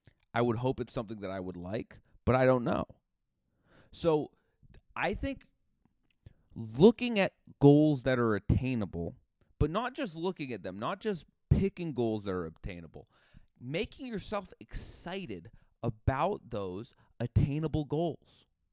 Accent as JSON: {"language": "English", "region": "Massachusetts", "country": "United States", "tie": "born or raised there", "said": "I've grown up around many a Karen. I mean, I come from Cape Cod, Massachusetts."}